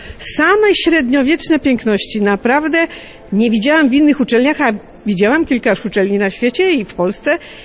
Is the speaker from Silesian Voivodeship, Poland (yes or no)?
no; Łódź, Łódź Voivodeship, Poland; jestem z Łodzi, z parafii katedralnej